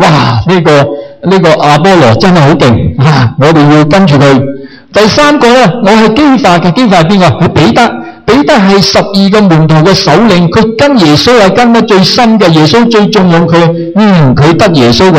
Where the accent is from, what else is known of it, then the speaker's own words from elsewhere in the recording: China; 我们中国人说四分五裂